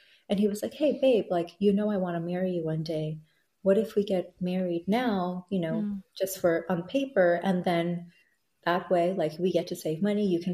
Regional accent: Thailand; moved away as an adult; also born or lived in Bangladesh; now in United States; I was born in Bangladesh, raised in Thailand and educated there. And when I graduated from high school, I moved to the States for college on a student visa.

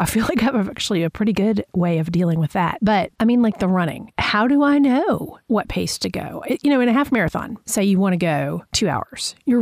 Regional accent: Atlanta, Georgia, United States; and now I'm from Atlanta, like city of Atlanta. So we're talking millions of people.

